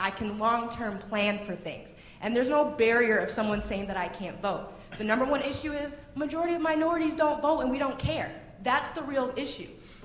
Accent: Detroit, Michigan, United States; I'm black. I'm from an inner city. I'm from Detroit.

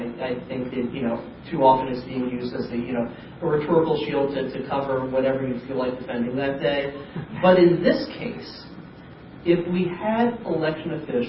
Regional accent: Philadelphia, Pennsylvania, United States; flyers were placed anonymously under car windshield wipers in minority sections of my hometown, Philadelphia

